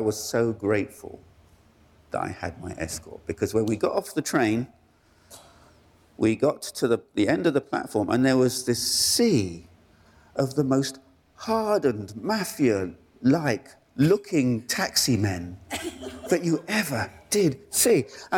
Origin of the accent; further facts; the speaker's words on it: United Kingdom; well, I'm British.